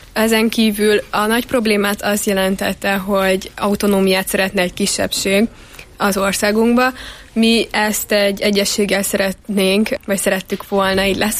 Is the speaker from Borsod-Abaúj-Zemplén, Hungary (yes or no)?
yes; Miskolc, Borsod-Abaúj-Zemplén, Hungary; Miskolciak vagyunk mind a hárman, én a Lévaiból.